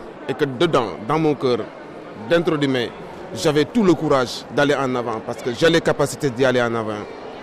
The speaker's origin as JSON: {"language": "French", "country": "Senegal", "moved": "yes", "lives_now": "Italy", "said": "Je suis parti du Sénégal. J'ai fait la Gambie, j'ai pris le bateau en Gambie et je suis venu directement en Italie."}